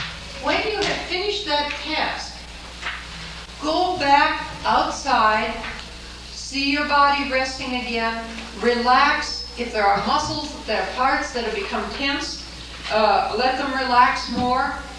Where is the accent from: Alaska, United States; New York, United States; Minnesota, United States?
Minnesota, United States; I come from Minnesota, and my place is always the front lawn.